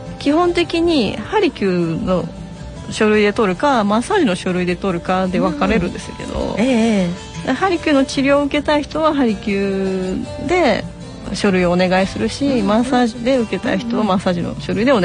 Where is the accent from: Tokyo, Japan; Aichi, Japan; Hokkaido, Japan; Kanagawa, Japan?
Aichi, Japan; Okazaki; はい、岡崎ですね。岡崎生まれ岡崎育ちです、